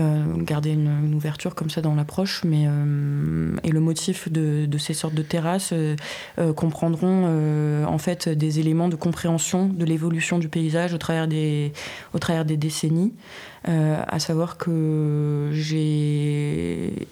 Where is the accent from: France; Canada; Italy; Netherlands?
France; Marseille, Provence-Alpes-Côte d'Azur; Moi, j'ai pas l'habitude, je viens de Marseille.